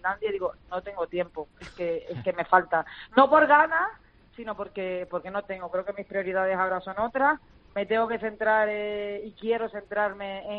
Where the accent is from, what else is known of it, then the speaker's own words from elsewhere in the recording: Spain; moved away; desde que más o menos salí de España, todo el día con la maleta